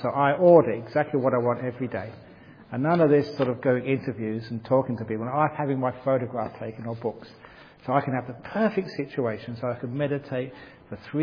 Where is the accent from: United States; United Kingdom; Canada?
United Kingdom; England; born there; I was born in England, I like it cold.